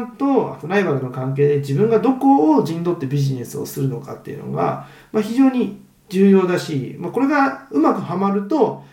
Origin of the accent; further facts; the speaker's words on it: Niigata, Japan; まあ、僕の出身が新潟県なんで、新潟県出身で